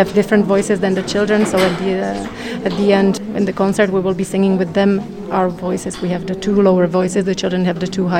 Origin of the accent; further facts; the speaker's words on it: Prague, Czechia; English is a second language; now in France; No, I'm from the Czech Republic. I was born in Prague.